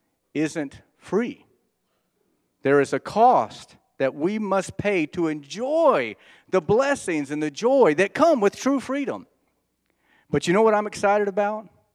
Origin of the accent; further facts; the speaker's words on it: Nashville, Tennessee, United States; Also, welcome to my hometown, Nashville, Tennessee, America's Music City.